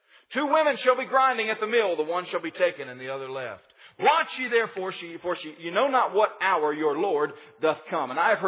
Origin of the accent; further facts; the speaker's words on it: the South, United States; You understand Southerners more when you learn a little bit about the South. I'm a Southerner.